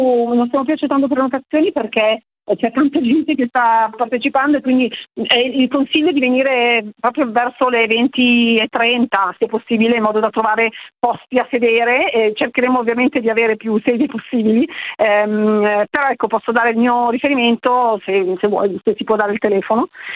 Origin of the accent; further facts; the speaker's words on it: Bussero, Lombardy, Italy; Io sono di Bussero appunto